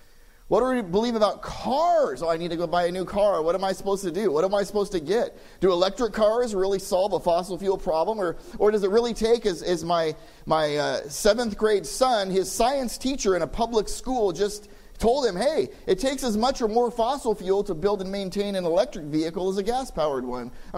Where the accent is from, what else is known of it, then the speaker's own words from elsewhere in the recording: California, United States; I mean, you have, and let me be honest, I'm from California, so I despise right-wing politics